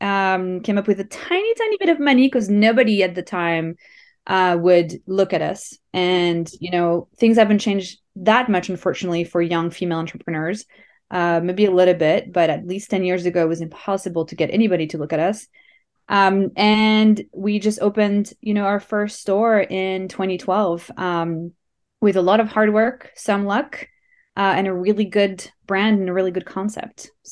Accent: France; now in Canada; I'm from France originally. I came to Canada in 2010.

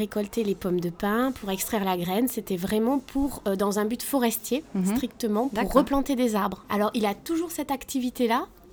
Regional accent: Bordeaux, Nouvelle-Aquitaine, France; Alors moi je viens de Bordeaux et j'ai passé toute mon enfance dans le Médoc, beaucoup à la plage et beaucoup aussi dans les forêts de pins avec mon père.

